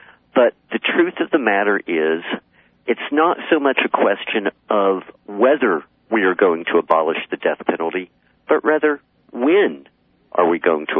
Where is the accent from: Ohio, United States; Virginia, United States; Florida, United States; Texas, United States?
Texas, United States; Well, that would very definitely be my home state of Texas.